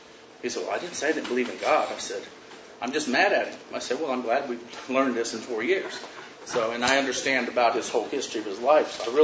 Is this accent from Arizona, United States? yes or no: yes; Phoenix, Arizona, United States; I'm from Phoenix, Arizona.